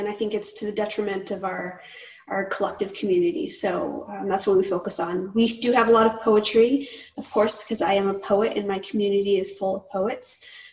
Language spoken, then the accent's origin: English; New Mexico, United States; also born or lived in El Paso; I'm from New Mexico, actually. So I grew up in New Mexico, right on the border, actually, in El Paso, Texas. And then my family moved into New Mexico as I got a little bit older.